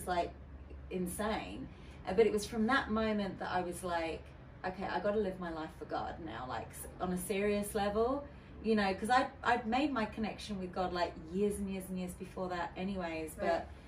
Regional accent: Canada; hey, you know, I'm a DJ from Canada.

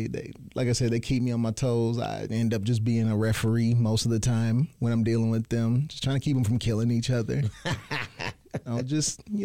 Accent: Saginaw, Michigan, United States; born there; I was born in Saginaw, Michigan, and I don't know if everybody's familiar with that area. I was born in Saginaw, Michigan in the 80s.

